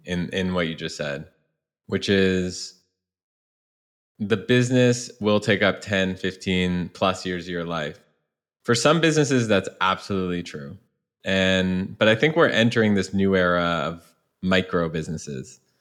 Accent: Canada; now in San Francisco, United States; I'm Canadian. When I first came out to San Francisco, I didn't know anyone

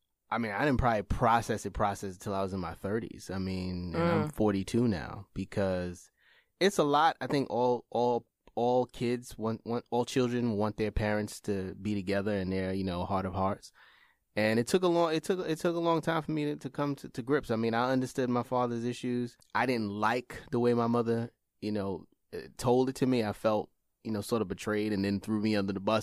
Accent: Brooklyn, New York, United States; I grew up in Brownsville.

